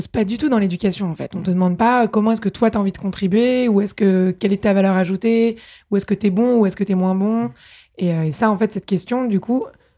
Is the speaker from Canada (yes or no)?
no; Paris, Île-de-France, France; moi, je suis née à Paris, j'ai grandi ici. Papa médecin, maman avocat dans le 4e arrondissement.